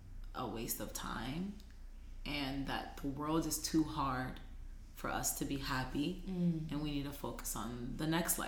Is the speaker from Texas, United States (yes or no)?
no; Bronx, New York, United States; I'm from the Bronx, like, don't play me.